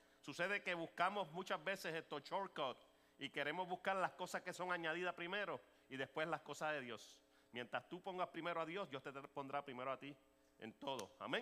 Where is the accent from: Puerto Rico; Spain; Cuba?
Puerto Rico; Y los que me conocen saben que yo soy boricua, pero existe una realidad, y es que mi esposa es venezolana, Naudi es mitad venezolano, mitad puertorriqueño, tengo dos niñas más boricuas